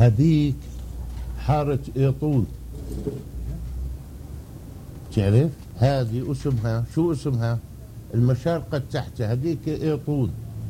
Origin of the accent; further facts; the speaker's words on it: Hebron, West Bank, Palestine; also born or lived in Saudi Arabia; now in Jordan; أنا اشتغلت في السعودية 28 عام، هذا اللبس اللي لابسه لبس سعودي، 28 سنة في السعودية، والحين أنا في الأردن وبجي هنا في بلدي.